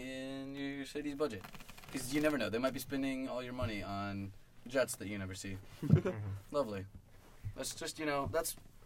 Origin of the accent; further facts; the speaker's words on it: Tennessee, United States; Those are my home state.